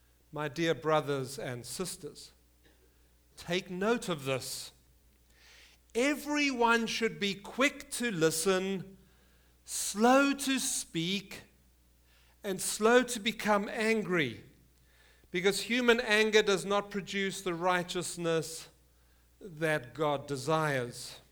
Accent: Orillia, Ontario, Canada; accent: Orillia; So here you go, here I am with my Orillia accent.

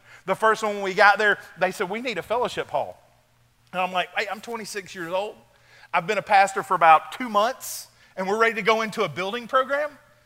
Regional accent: Bowden, Georgia, United States; Sorry, I'm from Bowden, Georgia. I'll get a little country.

